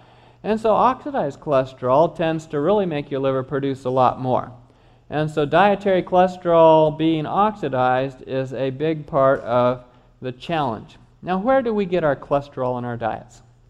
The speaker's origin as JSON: {"language": "English", "region": "Kansas", "country": "United States", "said": "I'm from Kansas, near Wichita."}